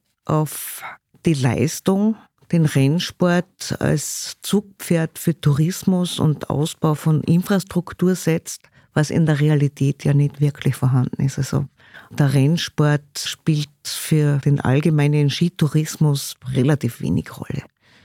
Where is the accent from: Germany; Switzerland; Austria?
Austria; jetzt noch nicht ganz so stark bei uns in Österreich, weil einfach Vereinsstrukturen und eine Basis noch da ist